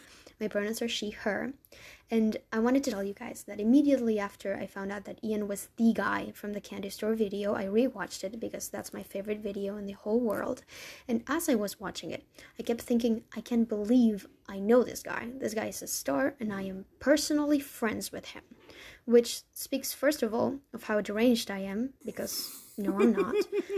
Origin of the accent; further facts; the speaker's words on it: Argentina; I am from Argentina